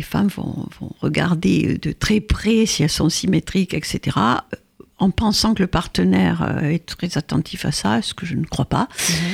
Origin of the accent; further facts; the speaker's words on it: France; Je suis française, on est à Paris, là.